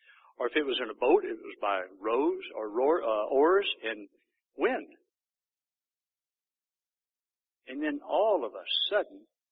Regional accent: Texas, United States; I've already mentioned that I'm a Texican. Well, you know, you can't be born and raised in Texas and not have that be an impact in your life.

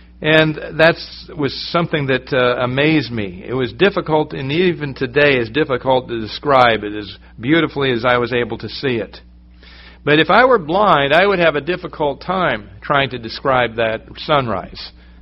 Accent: New England, United States; I can remember where I grew up in New England, and we lived on a mountain

